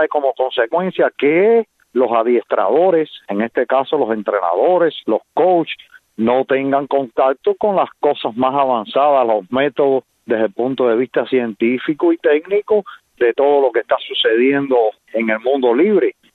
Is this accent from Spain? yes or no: no; Cuba; now in United States; somos ciudadanos americanos, la mayoría ya la hemos obtenido, en el caso mío particular, pero de todas formas seguimos siendo cubanos.